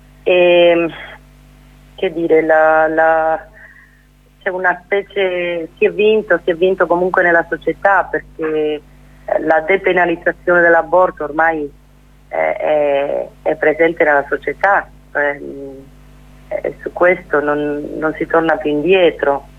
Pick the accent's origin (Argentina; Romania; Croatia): Argentina; io sono argentina, ma è da solo 3 anni che vivo qua, perché sono tornata dopo 32 anni a Roma